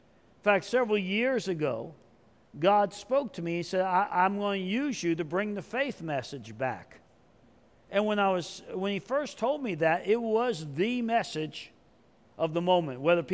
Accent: Oklahoma, United States; You know, that's my home state.

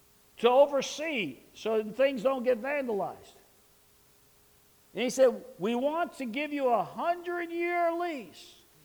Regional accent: New York, United States; it was a world-class Little League field in my hometown in New York.

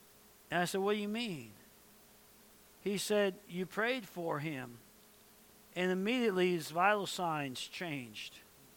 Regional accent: Tulsa, Oklahoma, United States; and they're from the Northeast, and I'm from Tulsa, but I was in the Northeast.

